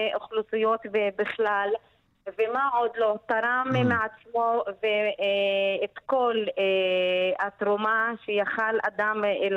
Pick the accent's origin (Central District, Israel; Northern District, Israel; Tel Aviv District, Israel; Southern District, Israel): Northern District, Israel; Deir al-Asad; now in Haifa, Israel; אני במקור מדיר אל אסד, מדיר אל אסד. … ומלפני כשנה תושבת חיפה.